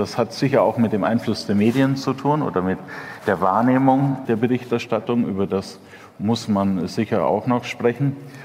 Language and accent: German; East Germany, Germany; jetzt spreche ich sozusagen als Ossi, ne?